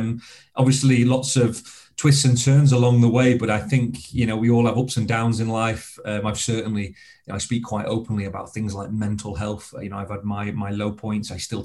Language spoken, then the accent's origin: English; Blackpool, North West England, United Kingdom; for me, I grew up in Blackpool, in Lancashire